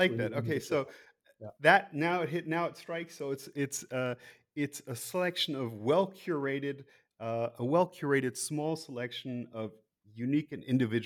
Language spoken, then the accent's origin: English; United States; I call it soccer. I'm American.